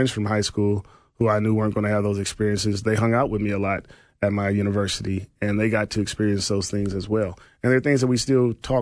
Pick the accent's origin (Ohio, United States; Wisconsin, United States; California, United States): California, United States; Compton; You know, I come from Compton, California education and community to now I'm at this grand university sitting on top of this hill overlooking the Pacific Ocean